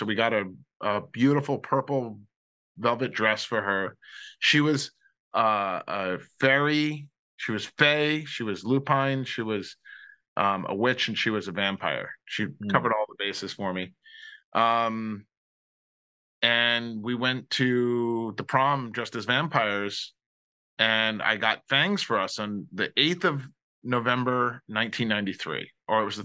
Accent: New Jersey, United States; also born or lived in San Diego; I grew up in New Jersey. Don't tell anybody, please.

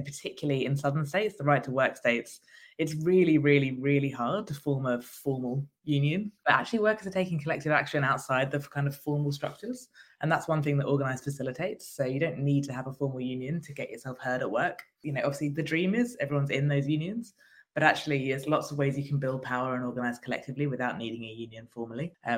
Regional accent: United Kingdom; That's where we started, as you can probably tell by my accent.

